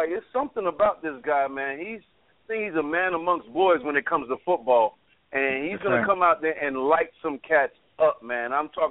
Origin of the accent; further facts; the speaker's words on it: New York, United States; It's just being a New Yorker, you know? Best thing to be, you know?